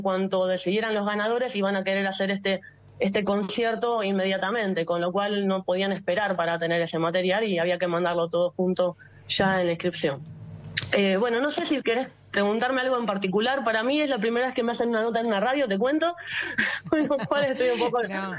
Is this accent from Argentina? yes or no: yes; Argentina; esta vez va a ser mi primer estreno de una obra orquestal en Argentina y va a ser maravilloso también para mí poder saber que estoy acá disfrutando en mi país